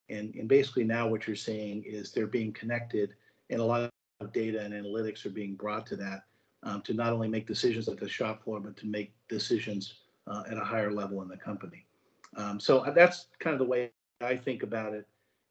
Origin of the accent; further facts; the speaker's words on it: Youngstown, Ohio, United States; America Makes Institute for Additive Manufacturing in Youngstown, Ohio, which is my hometown